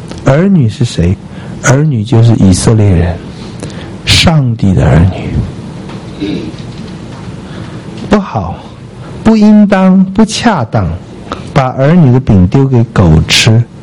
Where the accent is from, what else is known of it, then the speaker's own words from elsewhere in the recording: China; also born or lived in United States; 我在美国的时候，我们中国留学生这话也学得很快啊